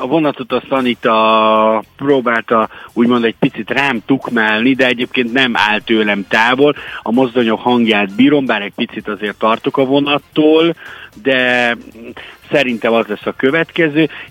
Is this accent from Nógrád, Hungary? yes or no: yes; Hont, Nógrád, Hungary; Tehát én Nógrád megyében Honton nőttem fel, és gyakorlatilag olyan irigylésre méltó volt az, hogy a srácok ott a kicsi faluba bicajoztak.